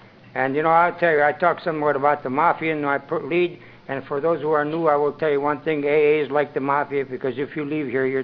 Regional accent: Cleveland, Ohio, United States; I'm an alcoholic, and I'm from Cleveland, Ohio. And I was one of the first Italians to come to Alcoholics Anonymous

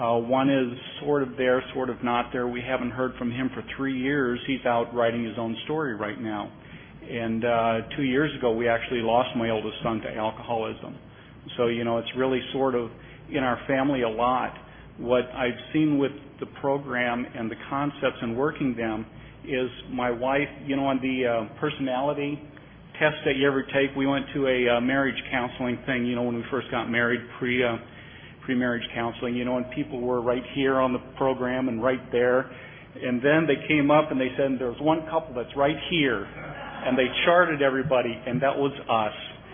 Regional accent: Lincoln, Nebraska, United States; Good morning. … I'm from Lincoln, Nebraska.

